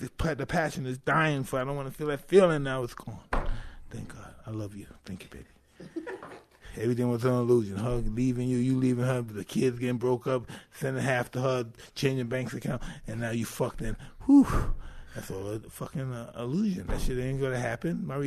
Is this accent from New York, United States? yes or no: yes; Brownsville, New York, United States; because I come from Brownsville, so I know bad.